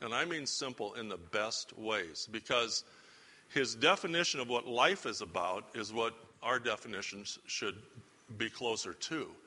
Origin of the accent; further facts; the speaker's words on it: Kewanee, Illinois, United States; born there; And I was born in Kewaunee, so that's good.